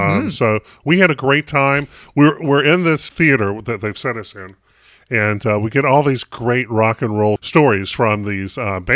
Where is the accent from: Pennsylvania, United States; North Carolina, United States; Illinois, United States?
North Carolina, United States; I'm a kid growing up in North Carolina